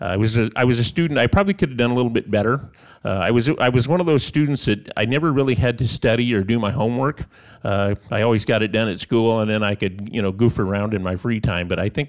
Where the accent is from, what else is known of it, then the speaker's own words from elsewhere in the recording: Grand Island, Nebraska, United States; I grew up in Grand Island, Nebraska. I grew up, I like to tromp around out in the Platte River and hunting and fishing, and I went to high school there and graduated from high school there.